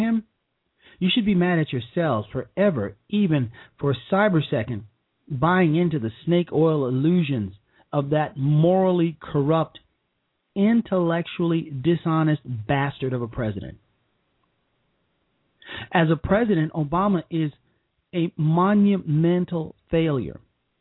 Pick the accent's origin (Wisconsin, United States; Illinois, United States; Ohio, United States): Illinois, United States; Chicago; I am from Chicago, folks.